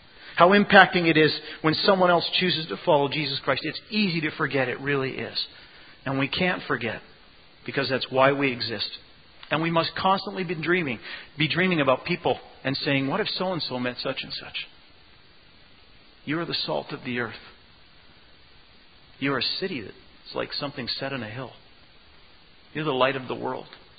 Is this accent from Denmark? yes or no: no; Regina, Saskatchewan, Canada; I grew up in Regina, Saskatchewan, a city of 165,000 people at the time.